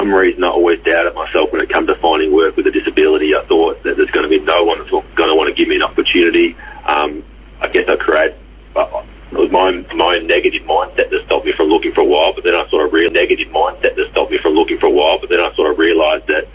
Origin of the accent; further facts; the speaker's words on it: Western Australia, Australia; Growing up in Western Australia, it's not the normal sport.